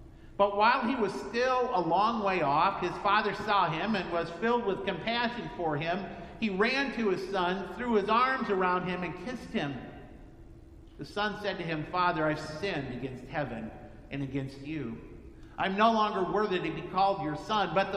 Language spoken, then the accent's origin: English; St. Louis, Missouri, United States; And I'm a Cardinal fan, by the way. I grew up in St. Louis.